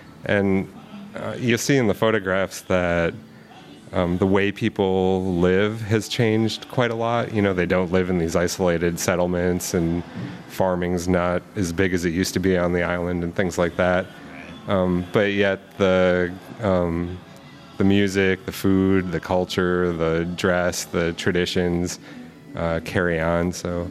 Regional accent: United States; that's not really necessarily part of growing up in the United States.

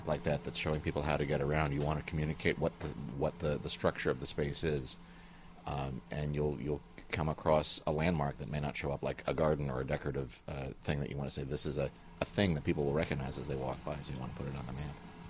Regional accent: New Jersey, United States; I grew up near Princeton, New Jersey, and did a survey of the business district

